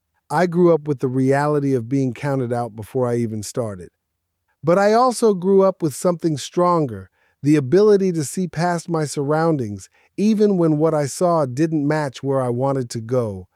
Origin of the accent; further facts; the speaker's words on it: Lincoln Heights, United States; Growing up in Lincoln Heights taught me one lesson early.